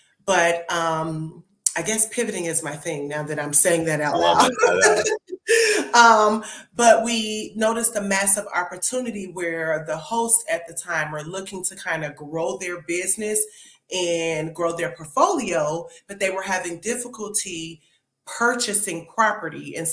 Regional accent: Chicago, Illinois, United States; also born or lived in Miami; I'm born and raised in Chicago, lived in Miami for 11 years, and then now making my transition to New York.

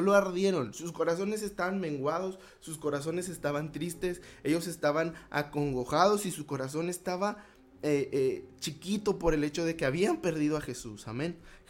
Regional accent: Mexico; now in Nicaragua; soy mexicano, llevo 3 años aquí en Nicaragua, no he podido regresar a México

